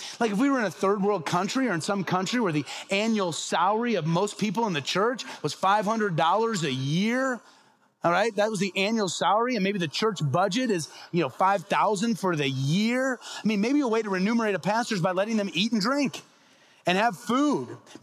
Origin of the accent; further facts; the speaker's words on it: Peoria, Illinois, United States; Because no matter where I preach in Peoria, Illinois, which is my hometown